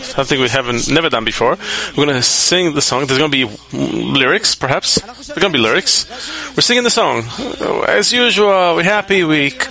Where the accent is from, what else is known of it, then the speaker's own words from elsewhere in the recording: Karmiel, Northern District, Israel; I'm from Carmiel. How could I get to know her if I'm from Carmiel?